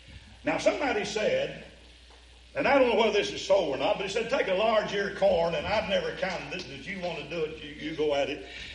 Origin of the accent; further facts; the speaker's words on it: Kentucky, United States; I can recall as a boy growing up in Eastern Kentucky, people would come.